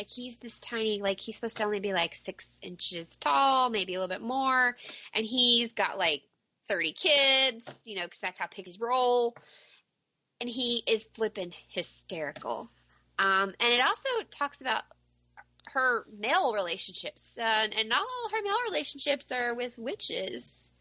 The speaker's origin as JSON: {"language": "English", "region": "Kentucky", "country": "United States", "tie": "born or raised there", "said": "So for me, growing up in Kentucky, there are a lot of things that they would talk about that I was very familiar with."}